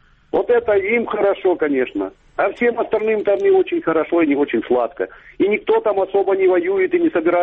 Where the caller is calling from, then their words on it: Mariupol, Donetsk Oblast, Ukraine; Добрый день или вечер. Мариуполь.